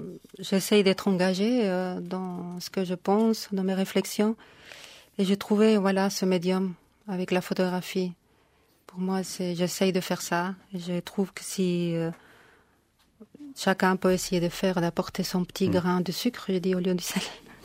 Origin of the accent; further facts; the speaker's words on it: Spain; first language Spanish; French is a second language; les autres qui viennent du Portugal ou l'Espagne, bon, pour l'Espagne c'était facile parce que c'est ma langue maternelle.